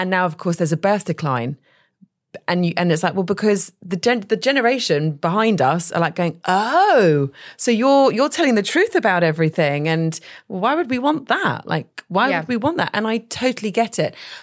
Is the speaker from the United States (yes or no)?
no; United Kingdom; we're very British.